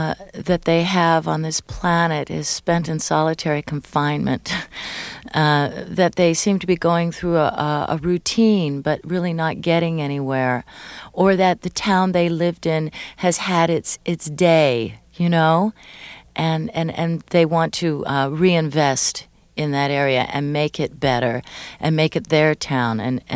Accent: Tacoma, Washington, United States; also born or lived in Silver Spring, United States; Oh, yeah, well, I didn't grow up in New York. I grew up in Tacoma, Washington. I also grew up in Silver Spring, Maryland.

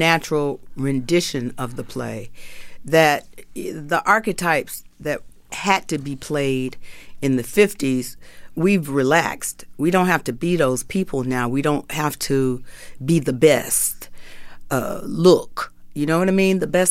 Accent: Atlanta, Georgia, United States; I'm from Atlanta. Yes, I am.

